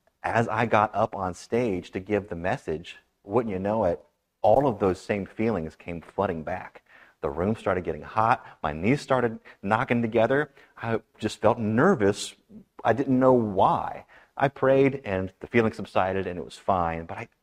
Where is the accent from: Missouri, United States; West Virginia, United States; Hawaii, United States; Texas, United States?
West Virginia, United States; Oak Hill; Last October, I had a chance to visit my hometown church down in Oak Hill, West Virginia, to preach for their homecoming service.